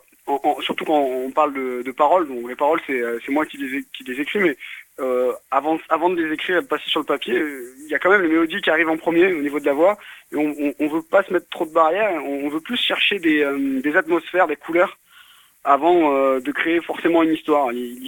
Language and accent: French; Nîmes, Occitanie, France; Et vu qu'on vient de Nîmes, on est un groupe clairement de la région et on a tout fait des bars possibles à Nîmes.